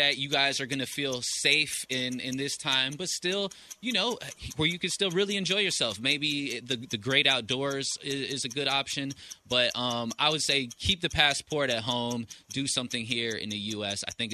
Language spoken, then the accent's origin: English; Costa Rica; now in United States; For example, my mother was just trying to go. We're from Costa Rica, and she was just trying to go to Costa Rica.